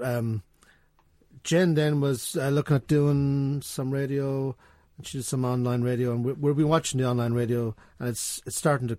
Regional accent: Sligo, Connacht, Ireland; I'm from Sligo, you see.

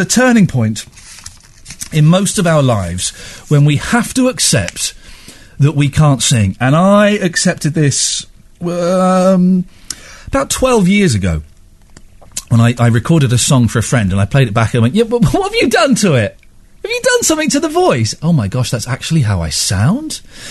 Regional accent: Milford-on-Sea, South East England, United Kingdom; Could you please tell Joe I have very fond memories of his grandfather when I grew up in Milford-on-Sea?

